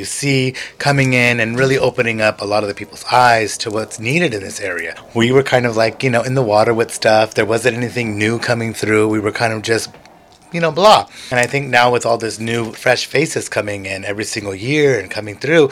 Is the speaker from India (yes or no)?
no; Merced, California, United States; And like I said, I love Merced. I was raised here. I was raised from Baleco all the way to Pilanato. I lived in every single town.